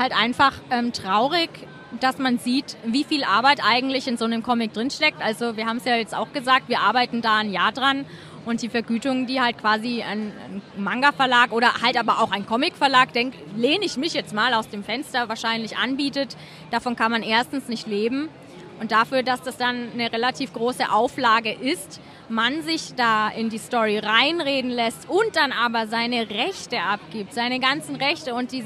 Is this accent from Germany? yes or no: yes; Germany; sondern wir kommen halt aus Deutschland und deswegen zeichnen wir von links nach rechts.